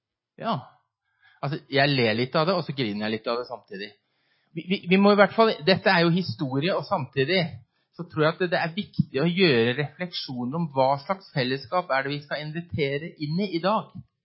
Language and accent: Norwegian; Mandal, Agder, Norway; jeg var veldig heldig når jeg vokste opp her i Mandal.